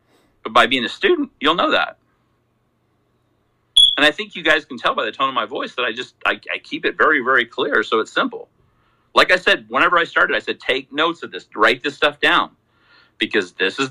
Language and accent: English; Salt Lake City, Utah, United States; And I come from Salt Lake City, okay?